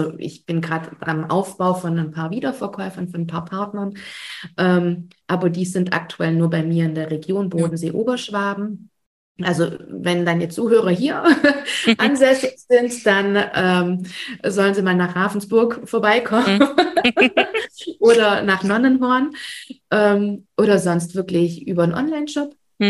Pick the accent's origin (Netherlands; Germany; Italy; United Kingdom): Italy; Auletta, Campania; stammen natürlich aus Auletta, meinem Heimatdorf.